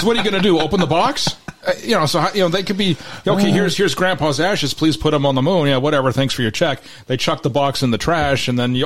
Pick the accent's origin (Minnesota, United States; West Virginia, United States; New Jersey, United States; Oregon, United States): Minnesota, United States; born there; I was born in Minnesota, yada, yada.